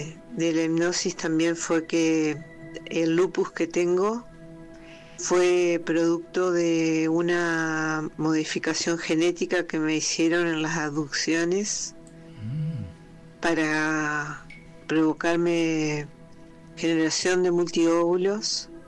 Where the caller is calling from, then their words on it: Argentina; de Argentina.